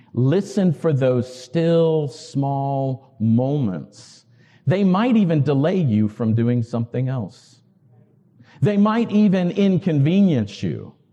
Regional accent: the South, United States; I came from the South, so that's how we answer. Yes, sir.

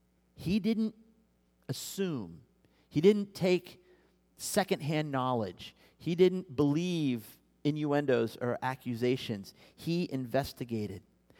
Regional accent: Kansas, United States; also born or lived in California; Most of you know, I grew up in Kansas, and so any body of water that was there, you could see across.

